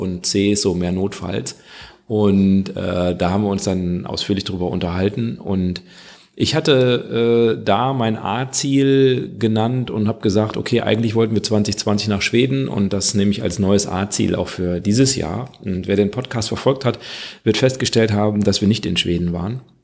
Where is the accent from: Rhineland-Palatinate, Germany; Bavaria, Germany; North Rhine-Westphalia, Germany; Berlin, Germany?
North Rhine-Westphalia, Germany; ich komme ja aus dem Kreis Viersen